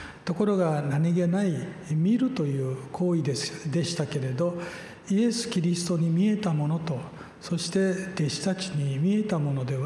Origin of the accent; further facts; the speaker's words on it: Okinawa, Japan; で、私は沖縄出身なのに、沖縄派遣チームに入って